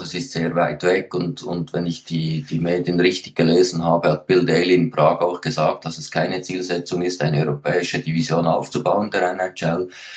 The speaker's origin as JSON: {"language": "German", "country": "Switzerland", "said": "aber die Leute, die haben immer noch lieber Lokalderbys, zumindest bei uns in der Schweiz, ich gehe davon aus, in Deutschland ist das ähnlich."}